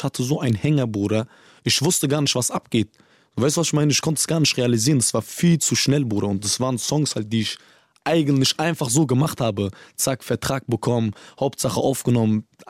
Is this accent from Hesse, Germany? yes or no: yes; Rüsselsheim, Hesse, Germany; Aber in meiner Hood, gerade in Dickerbusch, jetzt in Rüsselsheim bin ich nicht so oft in der Stadt oder so, weißt du? Wenn dann genau da, wo ich aufgewachsen bin, in Dickerbusch.